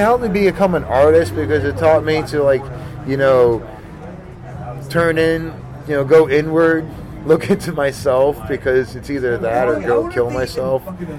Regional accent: Chalmette, Louisiana, United States; Because I've been in a million fights. I grew up in Chalmette, dude.

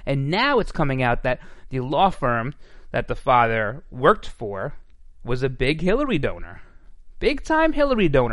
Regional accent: New York, United States; And now, as a New Yorker, I can tell you how hard that is.

